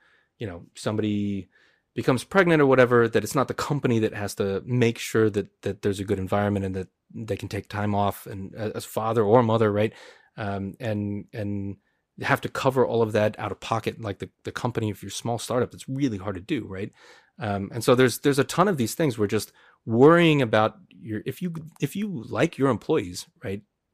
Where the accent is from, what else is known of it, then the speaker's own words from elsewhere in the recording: United States; she's German, right, and I'm American